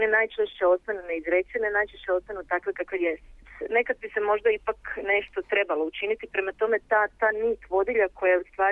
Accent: Zadar, Zadar County, Croatia; s obzirom da sam ja rodom iz Zadra

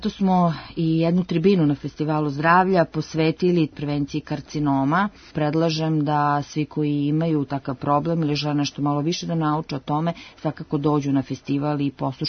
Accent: Serbia

